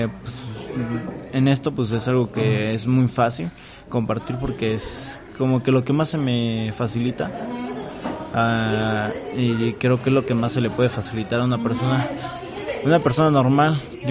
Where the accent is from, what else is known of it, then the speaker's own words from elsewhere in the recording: San Pedro de Los Baños, State of Mexico, Mexico; Eso, yo soy de San Pedro de Los Baños